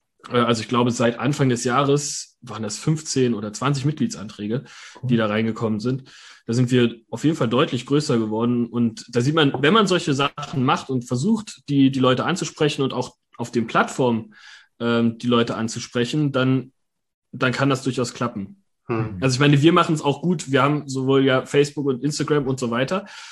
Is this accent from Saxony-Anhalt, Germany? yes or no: yes; Saxony-Anhalt, Germany; also born or lived in Bavaria; Da habe ich keine Erinnerung mehr dran. Das war nur, also ein Jahr, nachdem ich geboren bin, sind wir dann nach Sachsen-Anhalt gezogen.